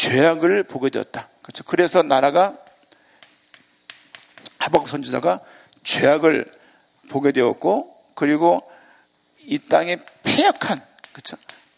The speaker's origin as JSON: {"language": "Korean", "region": "Seoul", "country": "South Korea", "tie": "born or raised there", "said": "제가 수색동 토박이니까요. 산을 등지고 있고 앞쪽에는 상암동이 있고 상암동 그 앞에는 한강이 이렇게 있어요."}